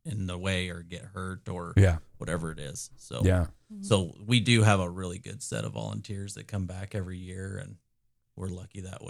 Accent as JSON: {"language": "English", "town": "Logan", "region": "Utah", "country": "United States", "tie": "born or raised there", "also_born_or_lived": "Preston, Idaho", "said": "You know, I'm not. I grew up in Logan, Utah for the most part of my life, in Preston, Idaho. That's where I kind of hail from."}